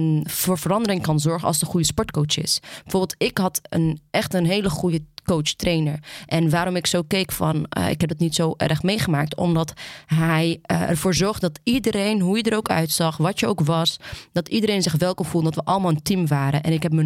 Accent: Houten, Utrecht, Netherlands; ik kom dan uit Houten.

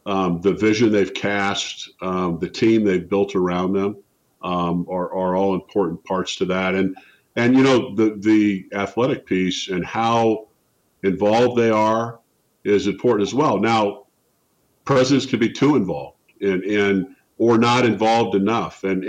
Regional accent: Spokane, Washington, United States; a Division I job in my hometown of Spokane near it. No brainer, and near my parents.

